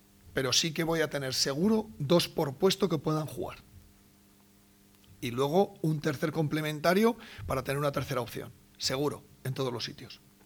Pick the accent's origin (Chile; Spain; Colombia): Spain; Salas, Castile and León; aunque sea de Palencia, yo soy de Salas, somos de cerca